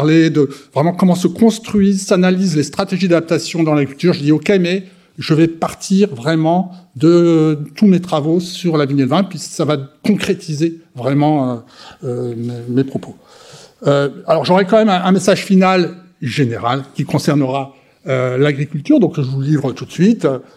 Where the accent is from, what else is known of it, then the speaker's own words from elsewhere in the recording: Montpellier, Occitanie, France; Je suis de Montpellier